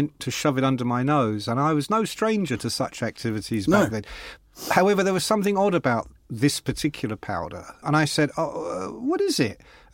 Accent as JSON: {"language": "English", "country": "Ireland", "said": "I'm Irish."}